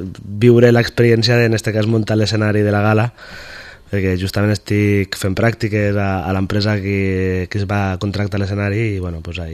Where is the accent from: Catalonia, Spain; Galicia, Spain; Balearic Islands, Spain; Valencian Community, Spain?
Valencian Community, Spain; Vinaròs; soc de Vinaròs